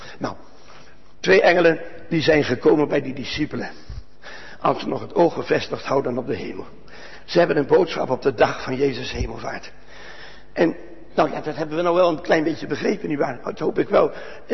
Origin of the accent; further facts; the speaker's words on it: Urk, Flevoland, Netherlands; als dat gaat gebeuren op Urk waar ik vandaan kom, dan gebeurt er wat.